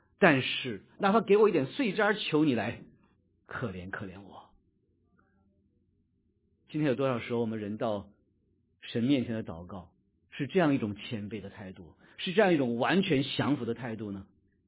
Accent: China; 因为我们中国人讲话一讲到这个狗啊，对，就是骂人的话

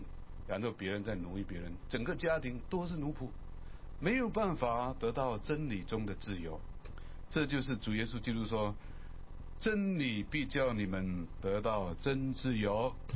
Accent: Malaysia; 不好意思，马来西亚人讲中文就是没办法哈

